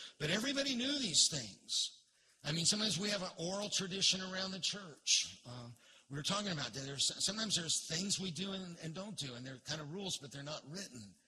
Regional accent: Florida, United States; Now, I grew up in Central Florida. And when I grew up in Central Florida, there were orange groves everywhere.

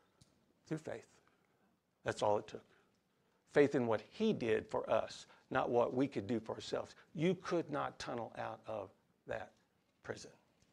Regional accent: Illinois, United States; I'm from Southern Illinois

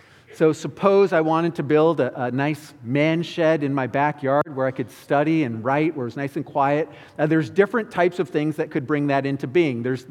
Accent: Ontario, Canada; So growing up in Ontario, when we wanted to get our learner's permit

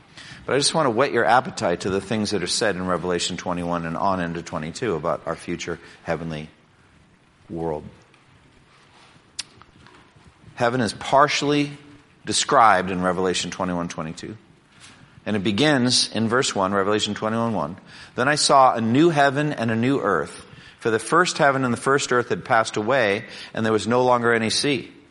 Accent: Massachusetts, United States; I'm from Massachusetts originally, from New England

